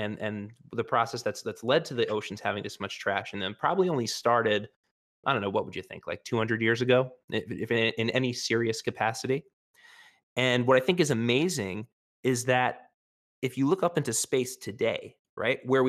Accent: New York, United States; so I wanted to take a moment of solace here as a New Yorker

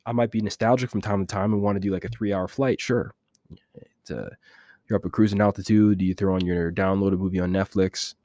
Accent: Jamaica; even though I'm Jamaican, I can speak a little patois, you know, from time to time

